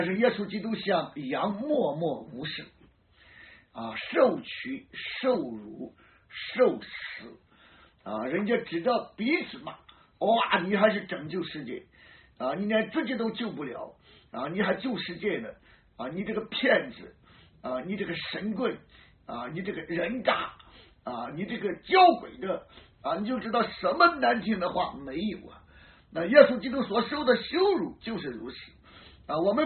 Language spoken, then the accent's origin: Chinese; Shandong, China; 在我们老家山东老家啊